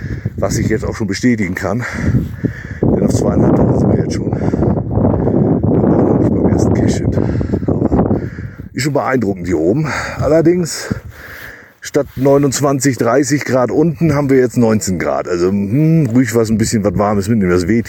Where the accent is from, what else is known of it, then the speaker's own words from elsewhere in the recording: Hamburg, Germany; also 2.600 Meter mal zu erleben als Hamburger